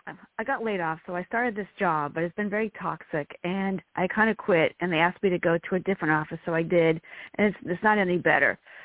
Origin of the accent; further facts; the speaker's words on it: Massachusetts, United States; I grew up in Massachusetts, and we go to the Cape